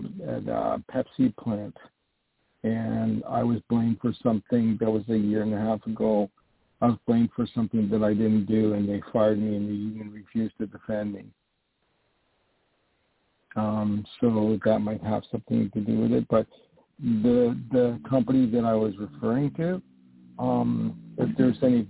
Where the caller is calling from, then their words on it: New York, United States; I'm calling from New York.